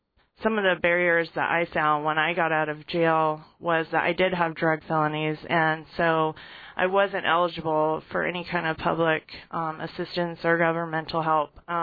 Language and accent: English; Ketchikan, Alaska, United States; I actually was born and raised in Ketchikan, Alaska, and grew up in different logging camps. My dad was a logger for many years. And I had a lot of different experiences in Alaska and moved around kind of a lot, I guess.